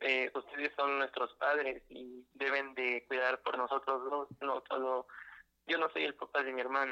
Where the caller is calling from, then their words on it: Chalco, State of Mexico, Mexico; Hablo desde aquí de Chalco.